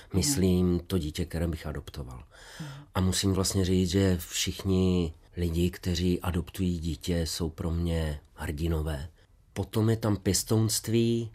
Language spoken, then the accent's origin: Czech; Ostrava, Moravian-Silesian Region, Czechia; možná už je to jenom proto, že jsme z Ostravy oba dva jsme tam vyrůstali